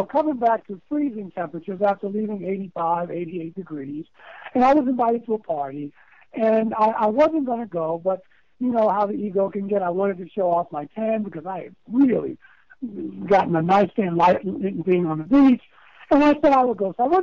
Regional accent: Baltimore, Maryland, United States; also born or lived in New York; living in New York, but even before New York, growing up in Baltimore, Maryland, moving from the inner city projects to a predominantly Jewish neighborhood

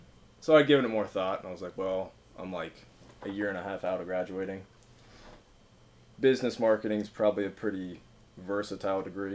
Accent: Cincinnati, Ohio, United States; Yeah, I grew up in Cincinnati. I went to UC.

